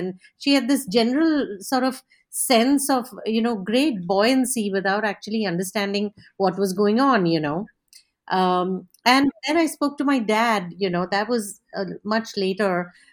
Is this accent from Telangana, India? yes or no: yes; Hyderabad, Telangana, India; Basically, my mom's maternal home was in Chowpatty. And so I spent all my summers, I grew up in Hyderabad.